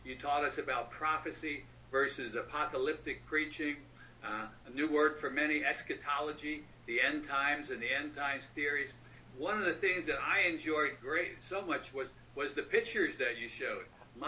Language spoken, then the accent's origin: English; United States; even though I'm an American, I did not know Bakersfield heat was so close to Dubai heat.